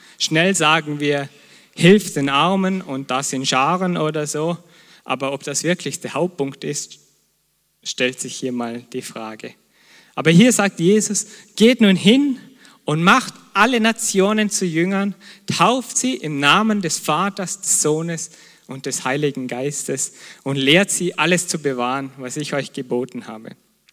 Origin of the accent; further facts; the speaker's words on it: Vorarlberg, Austria; Ich meine, Gott ist sich doch im Klaren, dass er mich als Vorarlberger geschaffen hat.